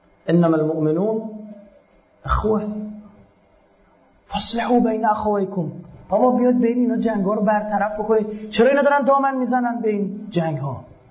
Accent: Iran; به عنوان یک پژوهشگر، به عنوان یک ایرانی

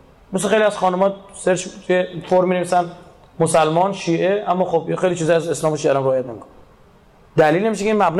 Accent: Iran; یکم فکر کنیم ما ایرانیم

